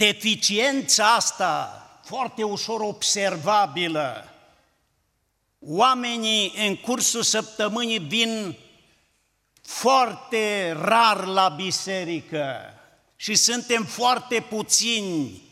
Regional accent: Zalău, Sălaj County, Romania; Apoi vreau să vă spun că vin din Zalău, împreună cu soția.

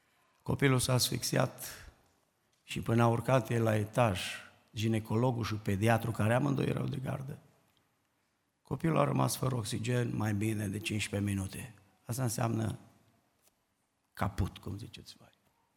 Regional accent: Romania; Eu sunt român ca voi toți.

